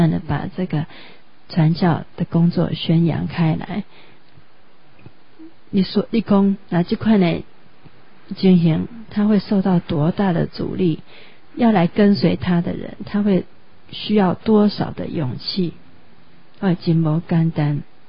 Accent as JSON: {"language": "Chinese", "country": "Taiwan", "said": "因为我们台湾人都拜祖先家乡拜拜，如果没敬祖先是罪大恶极"}